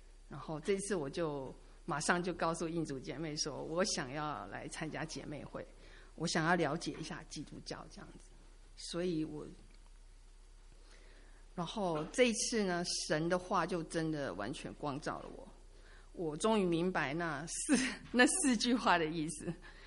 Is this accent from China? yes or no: no; Taiwan; 我来自台湾。我们家是一个就是非常的民间信仰的一个家庭，